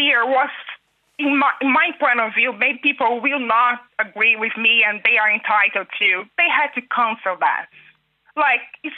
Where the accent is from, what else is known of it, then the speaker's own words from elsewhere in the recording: Rio de Janeiro, Brazil; now in ?; I'm from Brazil. I'm from Rio de Janeiro.